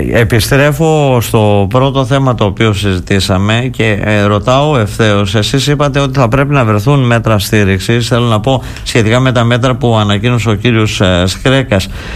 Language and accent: Greek; Crete, Greece; Κρήτη, το νησί μου.